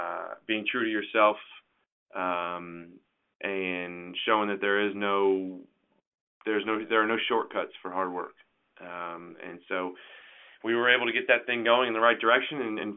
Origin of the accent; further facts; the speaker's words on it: Germany; I grew up in Germany